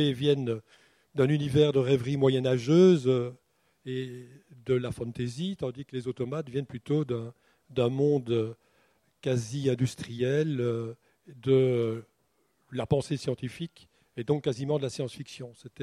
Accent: Belgium; Je voulais des Belges, par exemple, parce que je suis belge.

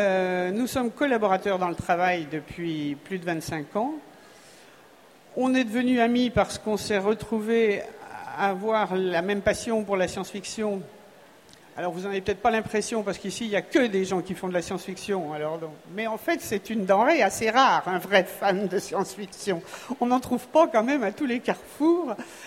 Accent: Bourgogne-Franche-Comté, France; born there; Alors moi, je suis né en Bourgogne, j'habite dans le Beaujolais.

